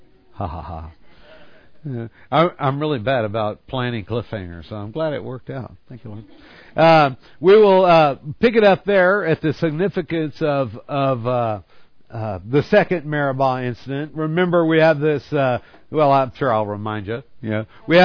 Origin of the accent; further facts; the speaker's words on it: Texas, United States; Kadesh, or Kadesh, I'm from East Texas, so I say Kadesh, right?